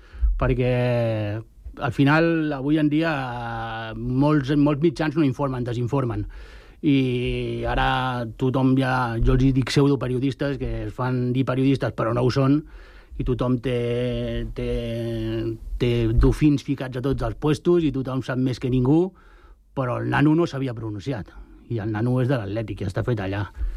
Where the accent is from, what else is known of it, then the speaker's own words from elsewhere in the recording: Sant Cugat, Catalonia, Spain; born there; que jo nascut a Sant Cugat